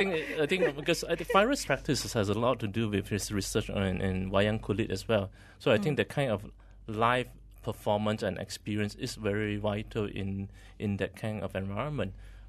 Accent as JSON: {"language": "English", "town": "Seremban", "region": "Negeri Sembilan", "country": "Malaysia", "said": "I come from Seremban. I remember seeing those in late 70s. I'm that old."}